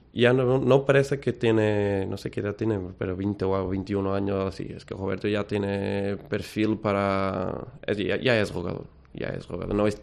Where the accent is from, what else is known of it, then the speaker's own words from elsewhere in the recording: Portugal; Spanish is a second language; yo soy portugués